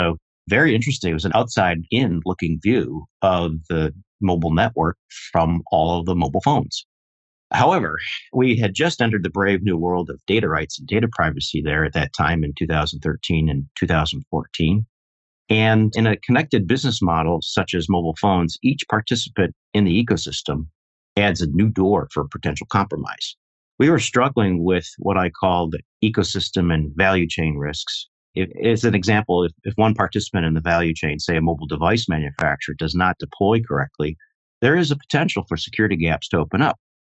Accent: Rochester, New York, United States; here in my hometown of Rochester, New York, early 2000s.

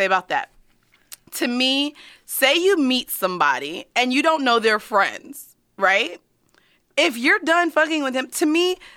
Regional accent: Florida, United States; Well, I'm from Florida and I...

